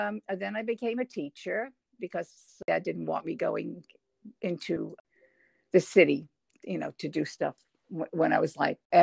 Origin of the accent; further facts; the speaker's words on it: North Valley Stream, New York, United States; I am from Long Island. Grew up in North Valley Stream, then moved out to Stony Brook further out on the island.